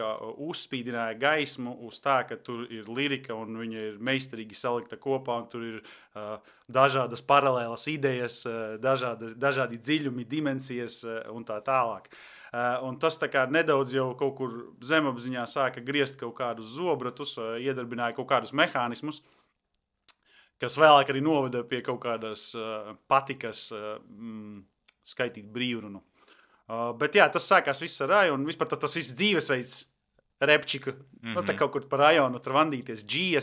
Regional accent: Šķieneri, Gulbene Municipality, Latvia; es nāku no Gulbenes novada, Šķieneriem, tas tāds ciems, Šradu pagastā, Šķieneri.

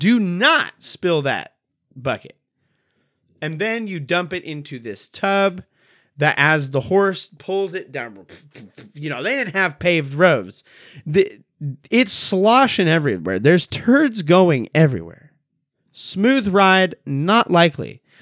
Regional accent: Montana, United States; now in Oregon, United States; Now, for those of you who are not from the area, I grew up in Montana, so like I know snow.

